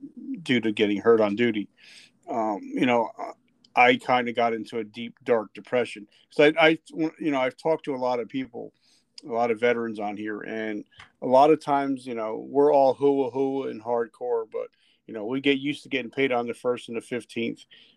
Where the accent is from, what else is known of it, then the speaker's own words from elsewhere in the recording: New Jersey, United States; I grew up in New Jersey, so I grew up in the streets of Jersey.